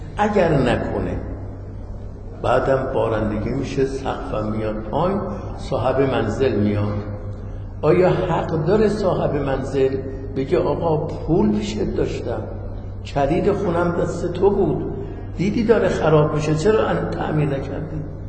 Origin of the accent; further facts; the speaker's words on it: Isfahan, Iran; من از اصفهان اومدم سال 37 بود، اواخر 37 نزدیک 38